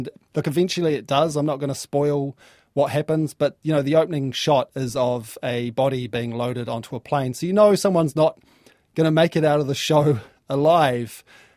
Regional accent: Whanganui, Manawatū-Whanganui, New Zealand; I'm from Whanganui

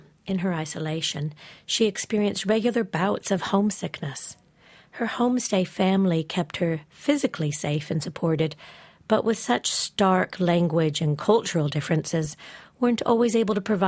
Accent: Christchurch, Canterbury, New Zealand; from Christchurch.

